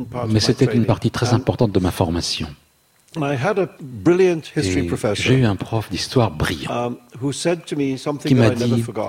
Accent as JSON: {"language": "French", "town": "Mumbai", "region": "Maharashtra", "country": "India", "tie": "born or raised there", "said": "après les attaques terroristes à Bombay, c'est ma ville natale."}